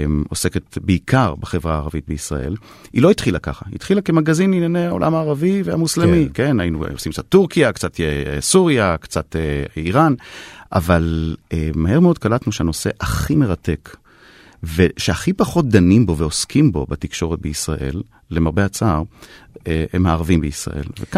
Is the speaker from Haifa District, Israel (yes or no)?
yes; Haifa, Haifa District, Israel; אני פטריוט חיפאי, כן. נולדתי כאן, אני גר כאן, ואני לא מוותר על המשך החיים כאן.